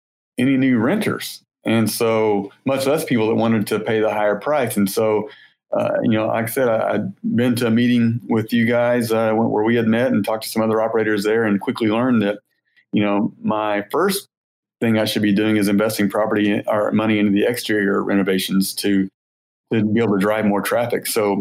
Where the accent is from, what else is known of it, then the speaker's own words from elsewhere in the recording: Fort Smith, Arkansas, United States; But it was in my hometown where I grew up, down in Fort Smith.